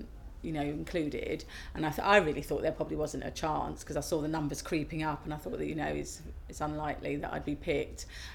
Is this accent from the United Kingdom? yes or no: yes; Hemel Hempstead, East of England, United Kingdom; I'm 47 and I'm from Hemel Hempstead in Hertfordshire.